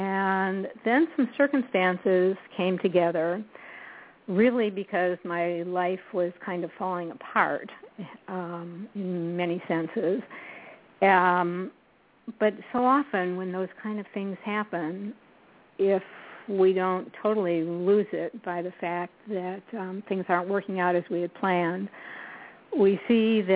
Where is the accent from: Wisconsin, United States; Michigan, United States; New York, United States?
Michigan, United States; Now, I think I'd been to Canada because I grew up in Michigan, which is close by.